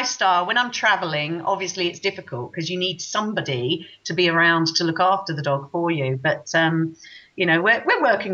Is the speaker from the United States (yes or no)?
no; South East England, United Kingdom; I grew up down in Kent in the south of England. It's called the Garden of England because it's very rural, lots of lovely sort of fields and trees and so on. So I was brought up in a beautiful area of the country.